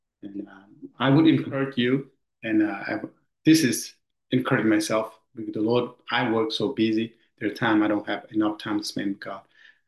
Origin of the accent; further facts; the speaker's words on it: Pleiku, Gia Lai, Vietnam; now in United States; When He showed me back in my hometown in Vietnam, Pleiku, where I was when before I came to the US